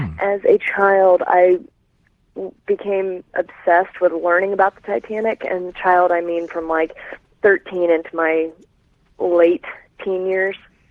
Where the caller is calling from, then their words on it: Dayton, Ohio, United States; Dayton, Ohio.